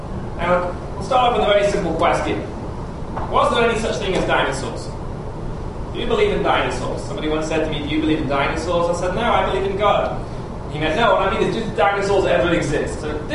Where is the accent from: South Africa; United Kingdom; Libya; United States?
United Kingdom; England; now in Beit Shemesh, Israel; originally from England, now I'm from Beit Shemesh